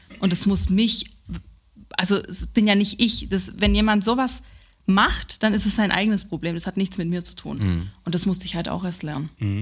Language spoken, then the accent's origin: German; Italy; German is a second language; ich kann auch gut streiten als Italienerin.